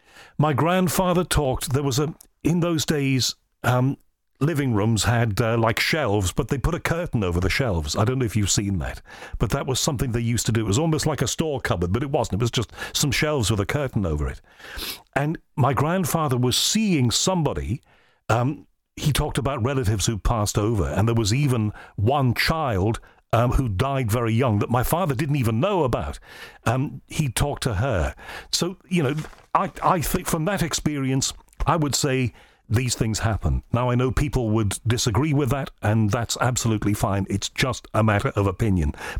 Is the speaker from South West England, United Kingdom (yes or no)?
no; Liverpool, North West England, United Kingdom; I'm from Liverpool